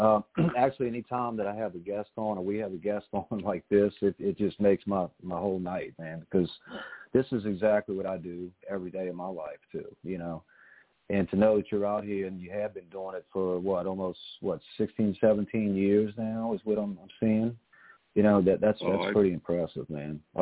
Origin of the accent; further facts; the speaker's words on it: New Orleans, Louisiana, United States; because I'm from New Orleans area, right? We just got hit by a hurricane pretty hard.